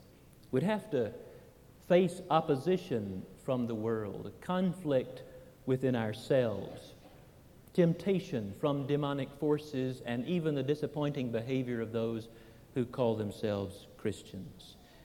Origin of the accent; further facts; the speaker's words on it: Alabama, United States; I was raised in South Alabama. I'd never skied, I'd never hardly seen snow, and I'd certainly never seen a mountain that high. We wouldn't call that a slope in Alabama.